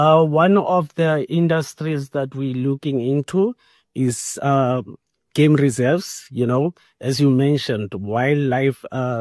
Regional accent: Taung, North West, South Africa; I am from South Africa in a small rural area called Taung.

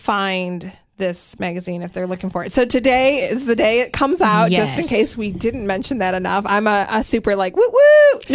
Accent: Michigan, United States; now in Cookeville, United States; I've lived in different parts of the country. I grew up in Michigan. I like to pretend I'm a Cookvillian, but I'm not.

